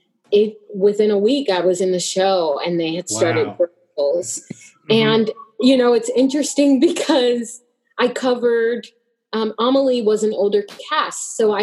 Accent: Texas, United States; I'm from Texas.

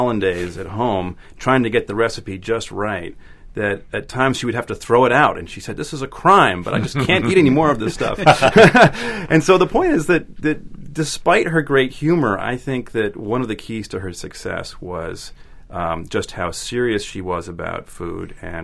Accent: New York City, New York, United States; I grew up here in New York City

